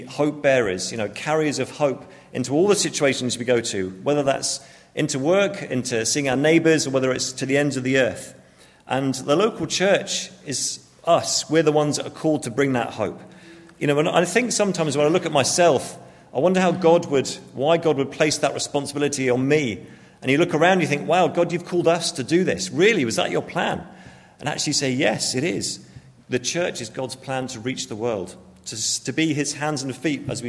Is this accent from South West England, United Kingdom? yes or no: yes; Bournemouth, South West England, United Kingdom; So I'm from Bournemouth in England, right on the south coast, where I live with my wife and our three kids.